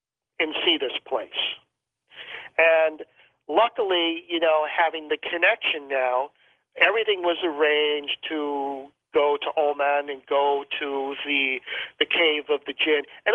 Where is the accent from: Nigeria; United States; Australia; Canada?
United States; had to get out of my American clothes and dress in more traditional clothes because I was a target as an American